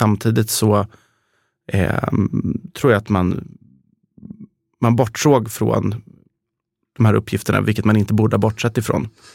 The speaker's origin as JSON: {"language": "Swedish", "town": "Stockholm", "region": "Stockholm County", "country": "Sweden", "tie": "born or raised there", "said": "jag är uppvuxen som sagt i Stockholm och jag har ju vuxit upp liksom i det judiska Stockholm. Jag gick ju i judisk liksom förskola, skola fram tills jag gick upp nian."}